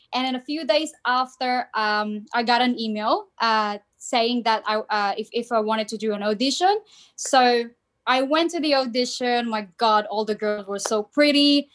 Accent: Philippines; moved away as an adult; now in Australia; I'm originally from Philippines. So my background is Filipino, full Filipino.

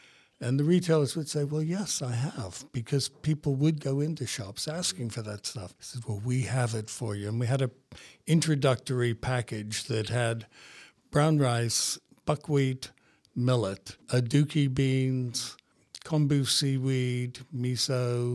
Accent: Nebraska, United States; born there; I was born in Nebraska, which is right in the middle of America.

